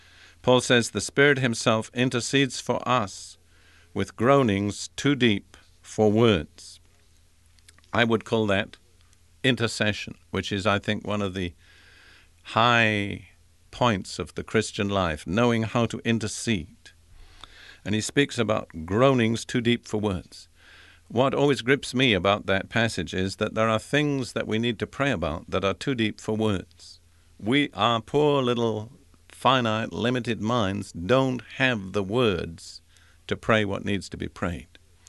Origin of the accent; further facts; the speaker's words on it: United Kingdom; Now, I'm British